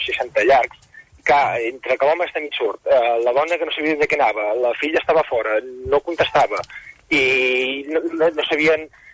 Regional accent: Cabrera de Mar, Catalonia, Spain; Jo sóc de Cabrera de Mar i ahir tenia un dinar familiar

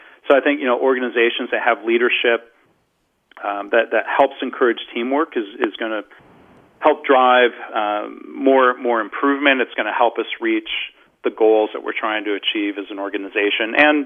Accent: Detroit, Michigan, United States; I grew up in the Detroit area, if you and the listeners won't hold that against me.

